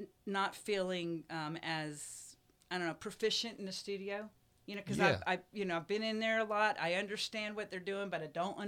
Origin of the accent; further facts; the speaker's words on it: Pensacola Beach, Florida, United States; now in Texas, United States; I was born in here in Texas, but I grew up in an area called Pensacola Beach.